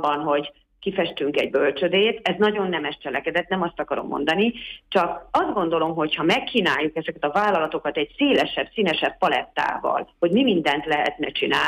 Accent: Miskolc, Borsod-Abaúj-Zemplén, Hungary; arra rátanultam miskolciként is, mivel 52 éve ebbe a térségbe élek

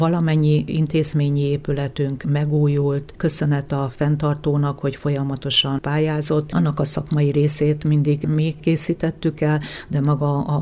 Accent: Károlyfalva, Borsod-Abaúj-Zemplén, Hungary; Én itt születtem, és nagyon ragaszkodom a szülő falumhoz, Károlyfalvához.

